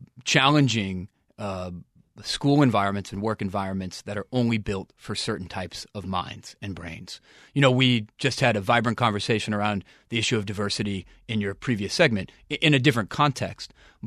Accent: Manhattan Beach, California, United States; I grew up here in the South Bay in Manhattan Beach.

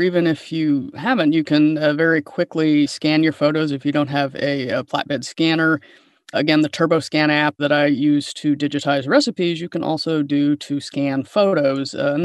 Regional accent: Indiana, United States; I am from the Midwest, and so there's always some kind of playing card event after the meal.

